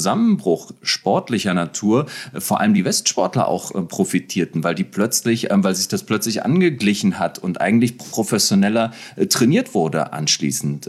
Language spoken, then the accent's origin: German; Eifel, Germany; wir sind ja ungefähr ein Alter, ich war damals, ich bin in der Eifel groß geworden